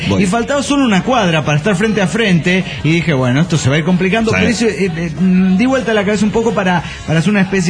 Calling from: Bariloche, Río Negro, Argentina; de Bariloche, Argentina.

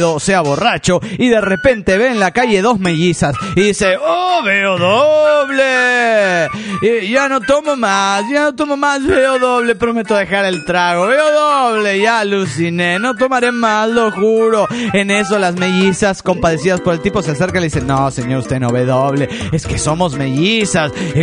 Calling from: Tuxtla Gutiérrez, Chiapas, Mexico; de Tuxtla Gutiérrez, Chiapas.

